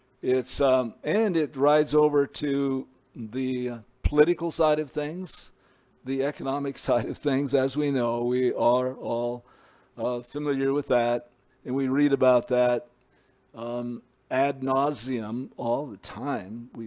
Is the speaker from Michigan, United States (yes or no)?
no; Montana, United States; We have a real close bond because we're both from Montana